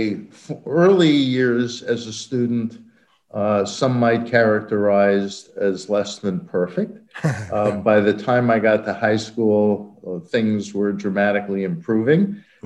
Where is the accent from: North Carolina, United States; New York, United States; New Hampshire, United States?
New York, United States; New York City; growing up in New York City, we had playgrounds.